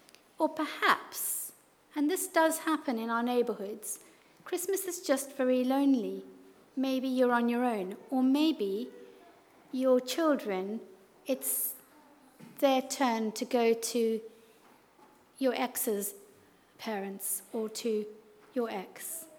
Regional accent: Zimbabwe; I grew up in Zimbabwe, and we had quite a big yard

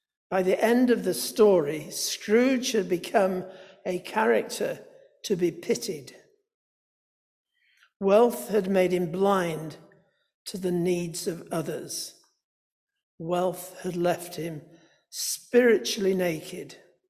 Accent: Scotland, United Kingdom; now in Manchester, United Kingdom; I'm a Scot, by the way, I lived there for 6 weeks before I came down to Manchester.

